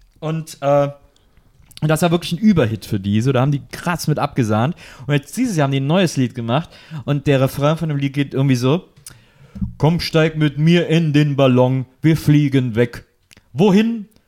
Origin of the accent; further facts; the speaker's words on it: Cologne, North Rhine-Westphalia, Germany; Und trotzdem war klar, dass wir sind alle Kölsche und das ist unsere Stadt